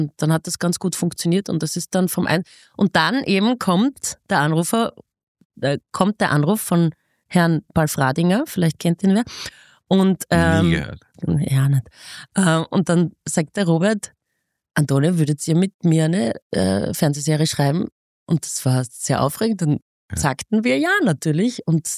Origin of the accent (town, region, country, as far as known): Graz, Styria, Austria; born or raised there